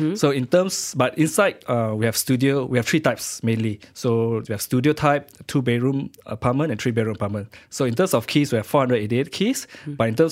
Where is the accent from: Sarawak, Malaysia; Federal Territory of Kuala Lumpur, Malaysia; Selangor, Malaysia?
Selangor, Malaysia; Klang; No, I'm not. I'm from Klang.